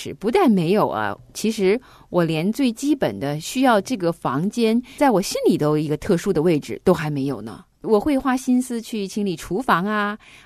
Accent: Hebei, China; 在我很小很小的时候呢，因为我是在河北的农村长大嘛。

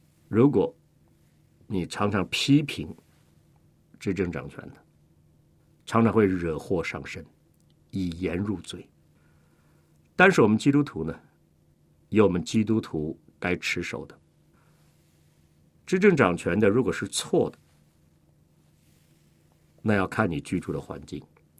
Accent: China; 所以我们中国人讲，施比受更为有福

